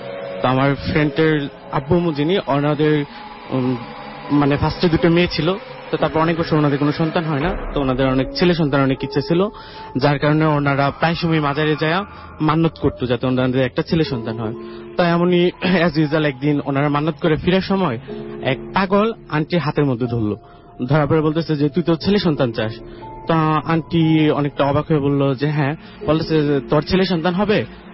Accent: Gazipur, Dhaka Division, Bangladesh; গাজীপুর থেকে আসছি।

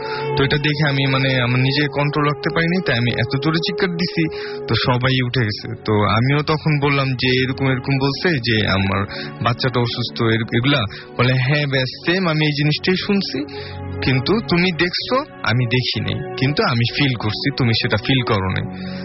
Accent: Dhaka, Dhaka Division, Bangladesh; আমি ধানমন্ডি থেকে এসেছি।

